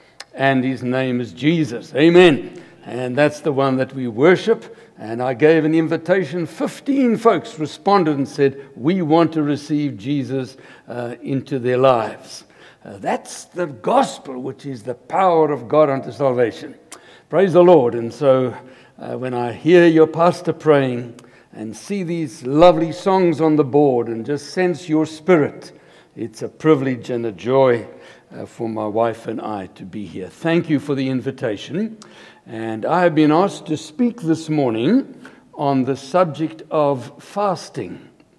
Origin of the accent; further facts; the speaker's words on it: South Africa; moved away as an adult; now in Canada; My wife and I, we are born and bred in South Africa, just been here 3 years, and we love Canada.